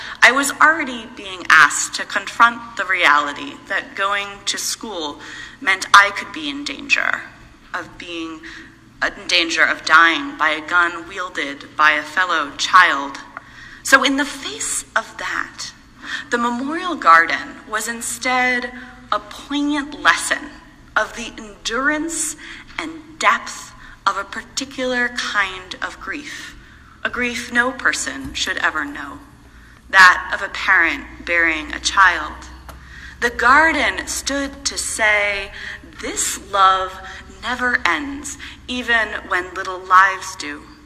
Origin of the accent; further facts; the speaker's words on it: United States; I grew up as an American school child in the 90s and the early 2000s.